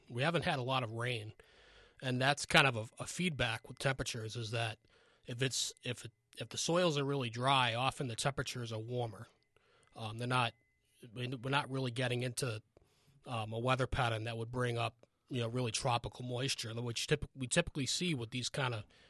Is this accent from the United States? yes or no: yes; Vermont, United States; as most of us know, growing up in New England and here in Vermont